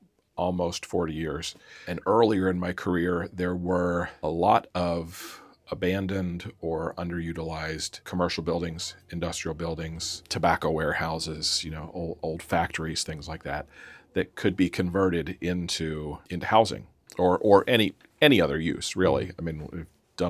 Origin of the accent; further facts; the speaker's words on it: Pennsylvania, United States; I'm from Lancaster County. Mm-hmm. I'm born and raised.